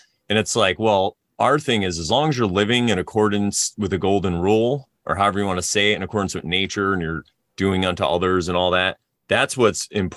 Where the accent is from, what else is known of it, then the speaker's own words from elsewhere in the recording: Milford, Connecticut, United States; So I was talking to the guy and I was like, I'm from Milford.